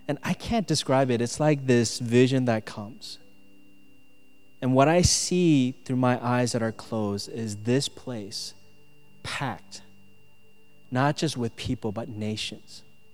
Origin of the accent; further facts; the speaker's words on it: Minnesota, United States; I'm from Minnesota, you're from Texas. I'm Asian, some of you are Caucasian